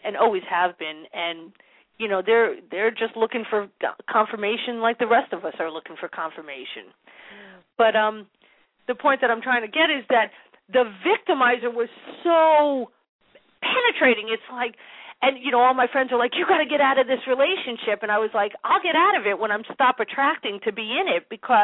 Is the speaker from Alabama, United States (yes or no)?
no; Connecticut, United States; my parents were both, you know, born and raised in New York, and I was raised in Connecticut